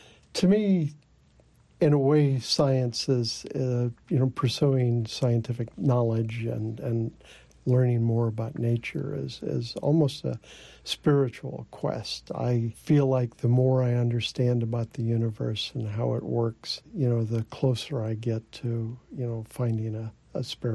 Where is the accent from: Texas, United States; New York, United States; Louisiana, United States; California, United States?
Louisiana, United States; New Orleans; I collected bugs and snakes as a kid growing up in New Orleans